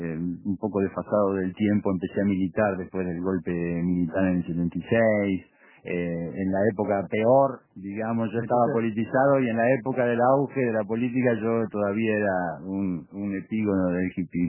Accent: Olivos, Buenos Aires Province, Argentina; me crié, como te dije, en Olivos, en mi infancia

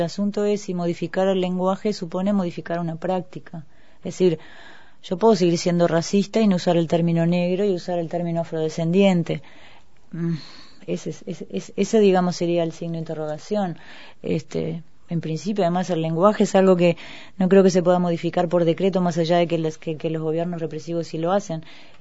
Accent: Uruguay; siendo uruguayo

